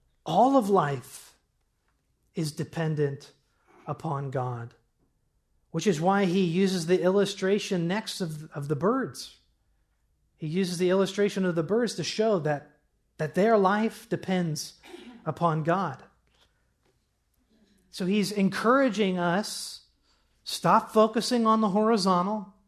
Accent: Midwest, United States; I'm from the Midwest. We have blue jays out there

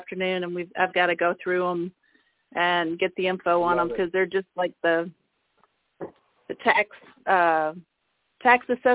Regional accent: Ohio, United States; See, I'm originally from Ohio, so I know people in Ohio have accents

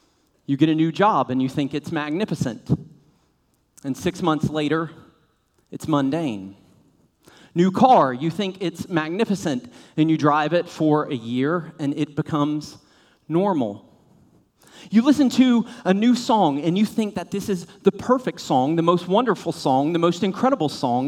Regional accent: Blue Ridge Mountains, United States; now in Katy, United States; I grew up and have lived most of my life in the mountains. I grew up in the Blue Ridge Mountains, did my undergraduate in the Smoky Mountains, worked a couple summers in the Ozark Mountains, lived for the last 15 years at the base of Lavender Mountain, and did my doctoral work in the Rocky Mountains

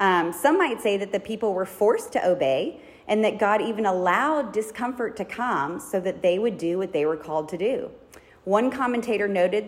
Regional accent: Dallas, Texas, United States; And I grew up in Dallas. All my little mommy friends were in Dallas.

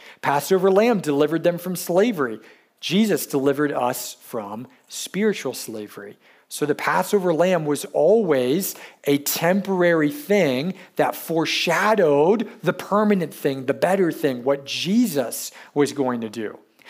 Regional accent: Marietta, Ohio, United States; if you go to my hometown, Marietta, Ohio, it's really big in the realm of connections to the Revolutionary War.

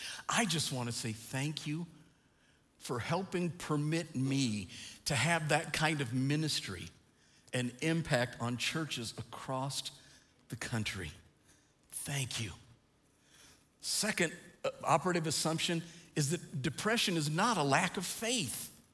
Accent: Princeton, Illinois, United States; Now, I grew up in the First Christian Church of Princeton, Illinois.

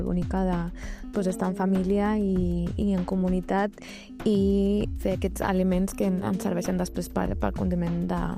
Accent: Granada, Andalusia, Spain; El meu poble d'Andalusia, a Granada

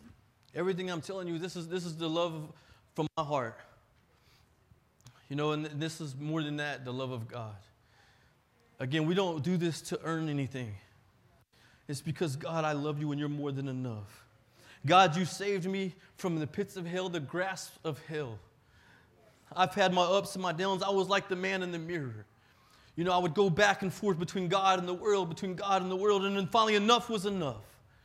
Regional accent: Temple, Texas, United States; now in Houston, United States; I grew up in Temple, Texas. My wife, she grew up a little past Dallas. So, you know, we lived in Houston area since 2009. We actually moved into Houston in June this year.

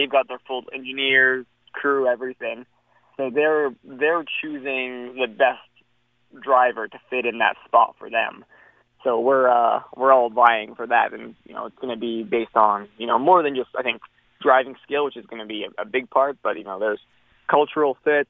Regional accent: Edmonton, Alberta, Canada; Because really, coming from here, we don't always get the most opportunities. Being an Edmontonian, trying to make it in the world stage of racing

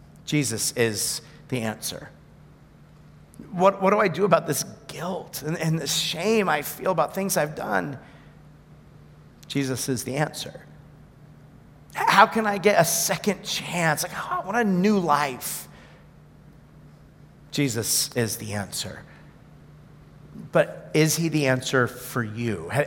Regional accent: Hammondsport, New York, United States; So I grew up in Hammondsport, New York. You've never heard of Hammondsport because there's no reason to have heard of Hammondsport.

